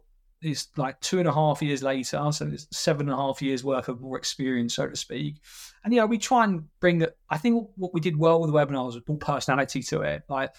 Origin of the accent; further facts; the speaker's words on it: East of England, United Kingdom; because I'm from Essex